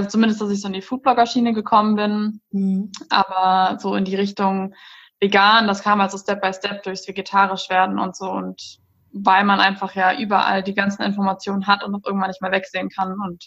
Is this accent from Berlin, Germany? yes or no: no; North Rhine-Westphalia, Germany; Und ich komme aus dem Rhein-Sieg-Kreis.